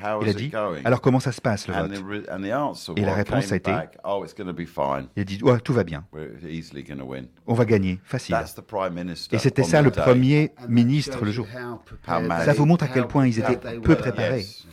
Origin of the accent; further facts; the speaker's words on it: England, United Kingdom; French is a second language; la seule chose que je peux faire en tant qu'anglais, c'est de m'excuser